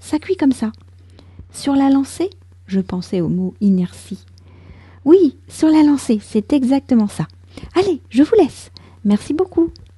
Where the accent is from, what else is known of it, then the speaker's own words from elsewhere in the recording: France; je suis française, j'habite près de Paris et je vous raconte au travers de ce podcast un petit bout de ma journée